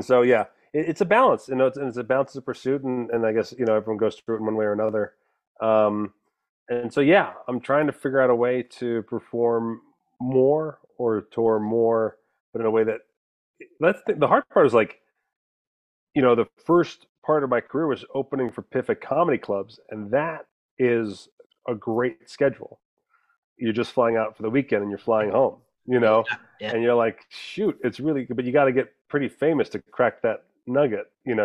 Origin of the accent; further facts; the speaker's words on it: Las Vegas, Nevada, United States; I am from Vegas, so I'm billed as from Vegas